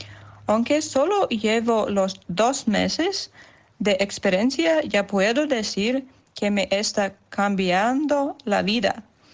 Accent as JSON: {"language": "Spanish", "country": "Lithuania", "second_language": "Spanish", "said": "experimentar una cultura totalmente diferente a la nuestra en Lituania, de donde yo soy."}